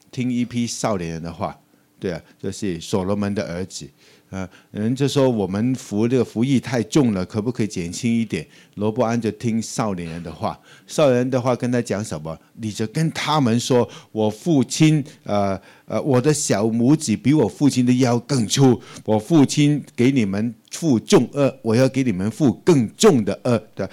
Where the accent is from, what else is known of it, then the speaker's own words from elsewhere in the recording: Hong Kong; 怎么可能是我一个香港人呢？